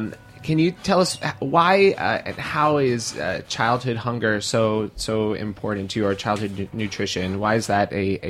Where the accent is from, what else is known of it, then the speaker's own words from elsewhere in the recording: New York City, New York, United States; I grew up in New York City and went to public school and was on free and reduced cost lunch and breakfast.